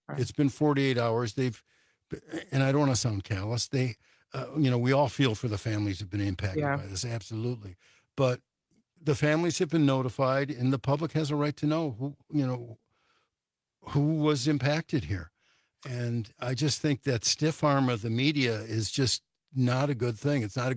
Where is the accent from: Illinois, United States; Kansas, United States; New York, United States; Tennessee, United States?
Illinois, United States; Highland Park; now in Madison, United States; Not unexpected because, I grew up in Highland Park, Illinois, and they had that 4th of July parade shooting there.